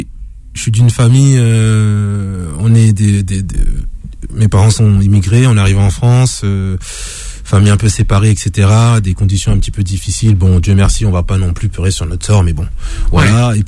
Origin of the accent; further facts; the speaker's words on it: Central African Republic; j'ai préféré aller combattre pour mon pays d'origine, qui est la Centrafrique.